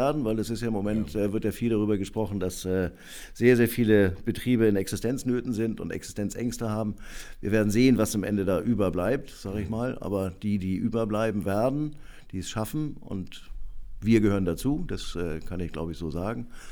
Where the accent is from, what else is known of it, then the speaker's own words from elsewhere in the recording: Hamburg, Germany; Ich bin Hamburger, ich bin in Hamburg geboren, ja.